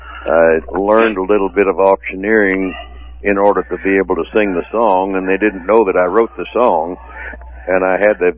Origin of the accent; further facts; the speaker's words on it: Missouri, United States; to this ranch where I grew up in Missouri.